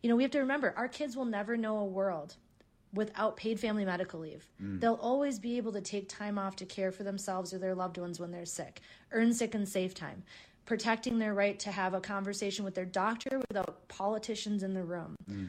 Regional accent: Minnesota, United States; finding what we can really ground ourselves in as people, as Minnesotans, like I said before, I think being a Minnesotan means taking care of your neighbor

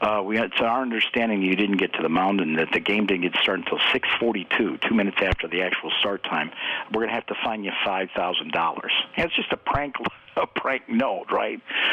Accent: Milwaukee, Wisconsin, United States; you know, Murph, I'm from the Milwaukee area

